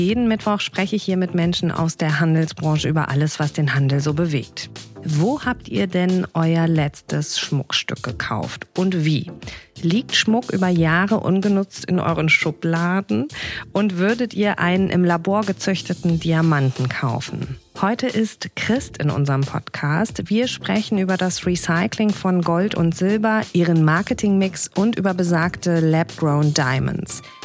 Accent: Remscheid, North Rhine-Westphalia, Germany; Ich komme aus Remscheid ursprünglich

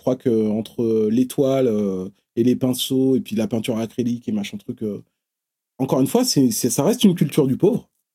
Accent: Bobigny, Île-de-France, France; Moi, je venais à la base, je viens du Pont-de-Sèvres, à Bobigny. Donc je viens du 9-3. Et j'arrive dans le 9-2.

